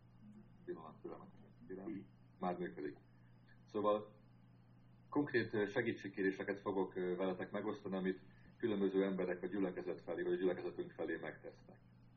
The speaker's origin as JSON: {"language": "Hungarian", "town": "Pécs", "region": "Baranya", "country": "Hungary", "lives_now": "Nágocs, Hungary", "said": "Nem innen származunk, hanem pécsiek vagyunk mind a ketten, Boglárka is és én is. Azért költöztünk ide 12 évvel ezelőtt"}